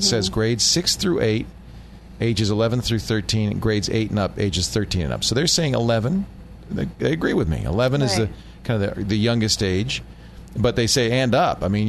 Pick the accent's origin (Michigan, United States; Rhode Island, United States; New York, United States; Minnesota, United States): Rhode Island, United States; Providence; It's my favorite accent in the world. I grew up in Providence.